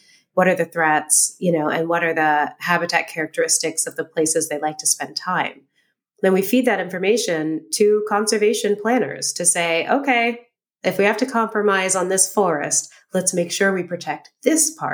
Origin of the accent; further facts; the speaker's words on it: San Francisco, California, United States; born there; I came from a very urban background. So I was born in San Francisco, in the city.